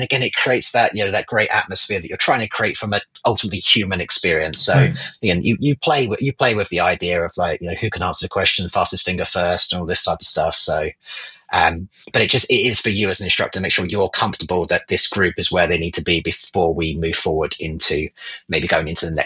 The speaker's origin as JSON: {"language": "English", "country": "United Kingdom", "said": "I'm a Brit. We love talking about the weather."}